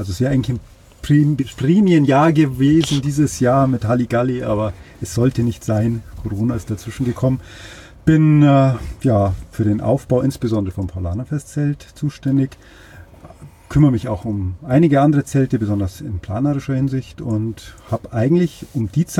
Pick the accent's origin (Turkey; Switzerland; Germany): Germany; Munich, Bavaria; Ich bin natürlich immer schon auf der Wiesn gewesen als Kind, ist ja eh klar, als Münchner ist das so.